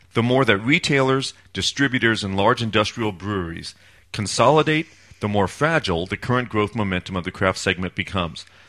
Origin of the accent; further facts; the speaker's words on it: Ohio, United States; Since I'm from Ohio, I'll pile on.